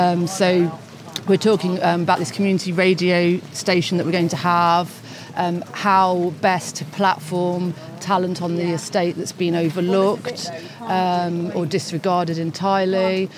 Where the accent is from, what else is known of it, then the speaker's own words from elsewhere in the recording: Loughborough, East Midlands, United Kingdom; But then my experience is totally different because I was born here. So I'm born and bred in Loughborough.